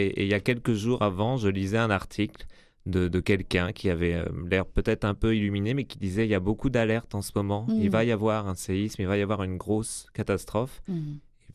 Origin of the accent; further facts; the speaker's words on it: Pays de la Loire, France; born there; Je suis né en France, en Vendée. Donc la Vendée, c'est une région dans l'ouest de la France, assez rurale, assez traditionnelle et assez réconfortante aussi, paisible, avec la mer pas loin, avec la campagne toujours aussi proche.